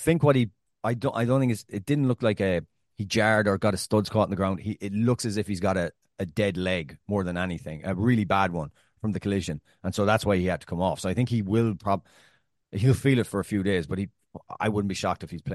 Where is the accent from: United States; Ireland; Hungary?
Ireland; So we're there and we're two Irish people in the bar.